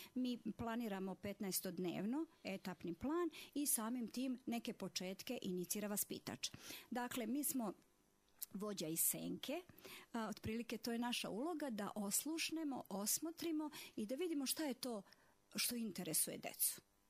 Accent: Serbia; now in Banja Luka, Bosnia & Herzegovina; Dolazim iz Srbije. Tu sam sa porodicom već dugo godina, tačnije od 99. godine

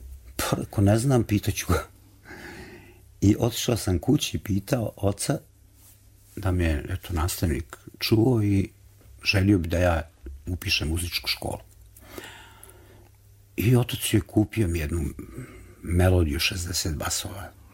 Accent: Novi Travnik, Federation of Bosnia and Herzegovina, Bosnia & Herzegovina; sam početak je bio vezan za moj rodni grad, a to je Novi Travnik

